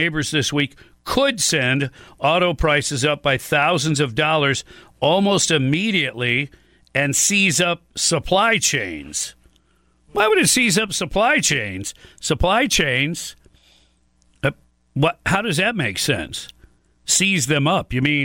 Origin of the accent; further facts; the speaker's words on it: Detroit, Michigan, United States; I grew up in Detroit and the surrounding area, and my dad worked for Chrysler for 30 years.